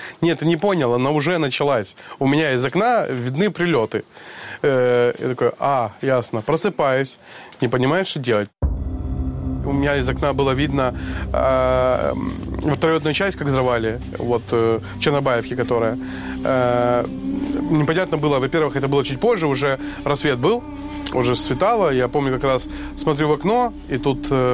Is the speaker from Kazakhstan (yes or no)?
no; Kherson, Kherson Oblast, Ukraine; moved away; Я приехал из Херсона, и война там абсолютно иная.